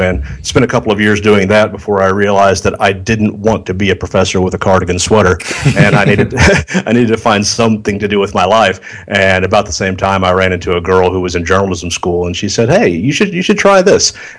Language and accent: English; Springfield, Missouri, United States; Yeah, I grew up in Springfield, Missouri. I went to a little school just outside of Springfield, Missouri, Willard High School, and spent the first 18 years of my life there in the Bible Belt of Bible Belts